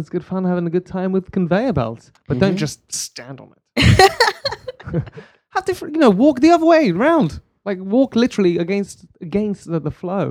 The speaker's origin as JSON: {"language": "English", "region": "England", "country": "United Kingdom", "moved": "as an adult", "lives_now": "United States", "said": "so I'm a legal resident of the United States. But I don't have any paperwork for being British because we never needed it."}